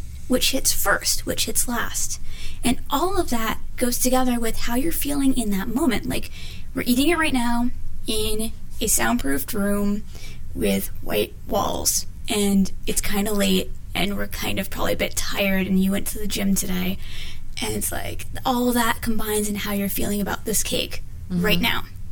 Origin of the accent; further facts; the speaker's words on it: Bellevue, Washington, United States; now in Seattle, United States; I am from Bellevue and then moved to Seattle a few years ago.